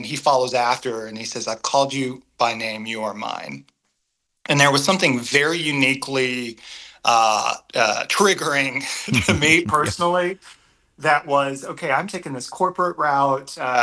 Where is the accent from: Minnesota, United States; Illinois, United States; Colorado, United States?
Illinois, United States; We grew up in Southern Illinois, not a ton of resources, not a ton of opportunity in the way of the arts.